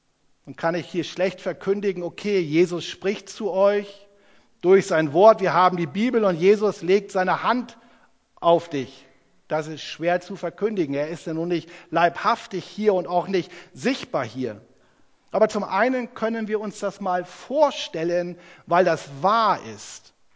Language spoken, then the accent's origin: German; Northern Germany, Germany; Ich komme aus Norddeutschland, sagt man Tach und fertig.